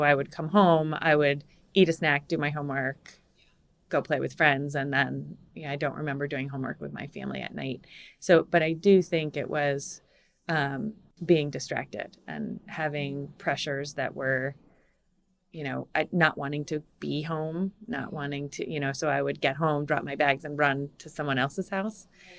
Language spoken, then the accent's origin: English; New England, United States; So I grew up in New England and had, you know, mom, dad, sister, cat, dog